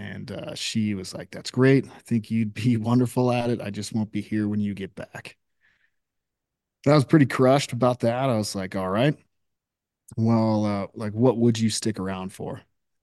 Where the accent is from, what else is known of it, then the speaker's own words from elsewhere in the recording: Spokane, Washington, United States; As my wife says, I lived a handful of lives, and I grew up in Spokane, Washington, playing ice hockey as a kid, and kind of did that my entire life